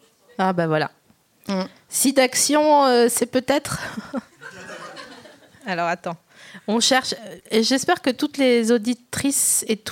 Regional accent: East, France; bien que j'ai grandi dans l'Est et que c'était pas forcément la priorité.

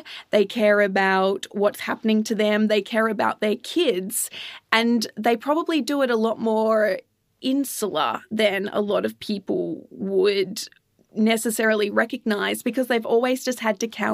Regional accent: Queensland, Australia; As a Queenslander, I hear that a lot.

